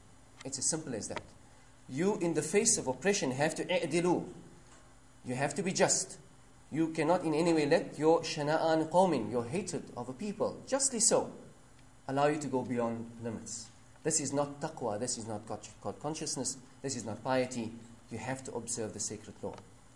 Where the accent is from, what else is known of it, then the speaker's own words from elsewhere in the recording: India; I come from India